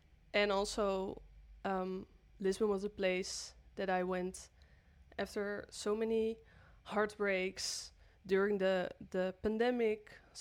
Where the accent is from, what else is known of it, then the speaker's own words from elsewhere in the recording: Groningen, Netherlands; English is a second language; I'm from Netherlands, from the north, from Groningen.